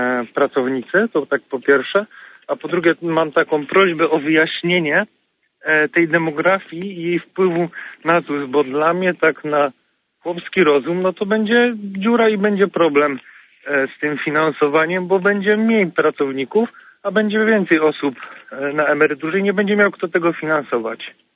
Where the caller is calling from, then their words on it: Poznań, Greater Poland Voivodeship, Poland; z Poznania.